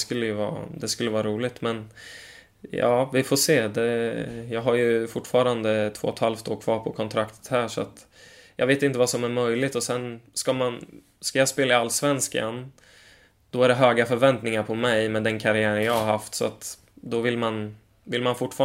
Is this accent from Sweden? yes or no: yes; Kumla, Örebro County, Sweden; där jag växte upp i Kumla